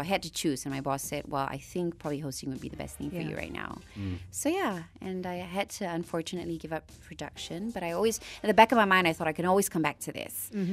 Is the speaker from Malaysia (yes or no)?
yes; Penang, Malaysia; I'm from Penang, so I went home to Penang